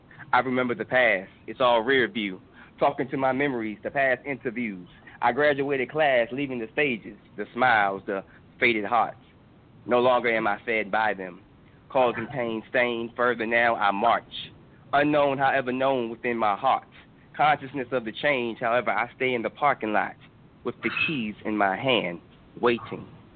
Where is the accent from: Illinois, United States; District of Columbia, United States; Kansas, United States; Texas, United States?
District of Columbia, United States; Washington; now in Atlanta, United States; I'm from Washington, D.C., and I currently stay in Atlanta.